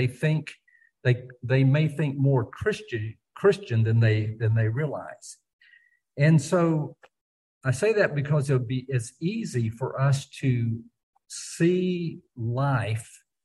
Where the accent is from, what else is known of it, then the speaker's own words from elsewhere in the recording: Alabama, United States; born there; also born or lived in New Zealand / Fiji / North Dakota / Arkansas; I was born in Alabama, but I lived in New Zealand and Fiji and North Dakota and Arkansas.